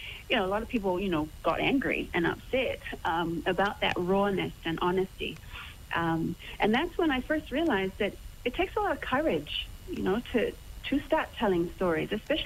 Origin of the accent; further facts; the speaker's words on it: Samoa; Growing up in Samoa, there weren't a lot of books, but the books that we did get our hands on, I mean, we basically just, you know, reread them 20 million times.